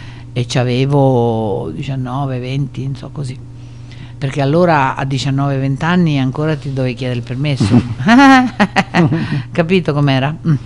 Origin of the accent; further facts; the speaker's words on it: Milan, Lombardy, Italy; io abitavo a Milano, sono milanese